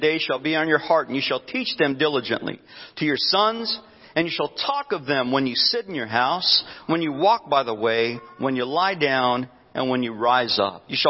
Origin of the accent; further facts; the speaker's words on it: New Mexico, United States; lobbied for and finally granted legislation to begin a lottery in New Mexico. But what happened to my home state, they probably never saw coming.